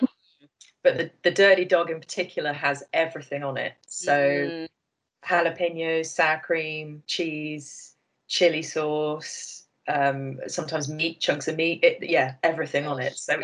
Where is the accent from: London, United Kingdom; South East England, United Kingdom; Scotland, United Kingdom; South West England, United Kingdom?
South East England, United Kingdom; So I'm born and bred in Buckinghamshire. So dead posh. But my partner's an academic, so we've lived all over. So my accent's an absolute mess.